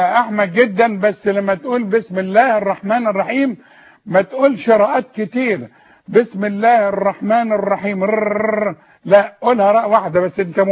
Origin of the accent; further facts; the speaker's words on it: Sharqia Governorate, Egypt; انا من الشرقيه برضو